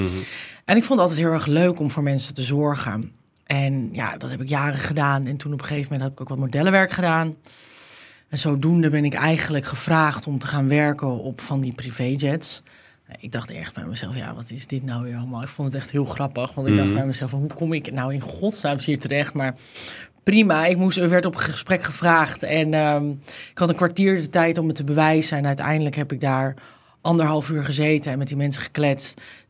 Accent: Amsterdam, North Holland, Netherlands; ik kom uit Amsterdam.

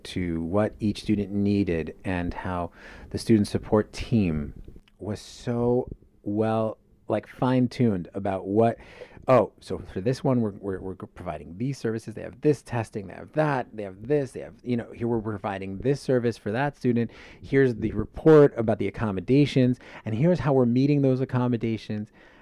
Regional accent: Los Angeles, California, United States; I grew up in the Valley. So like I always had that, you know, chip on my shoulder. I always loved small communities.

